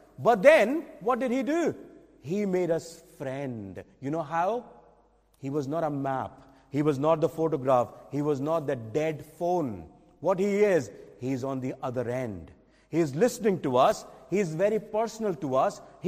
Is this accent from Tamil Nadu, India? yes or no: no; Delhi, India; because I'm born and brought up in Delhi, and I know every road, every building there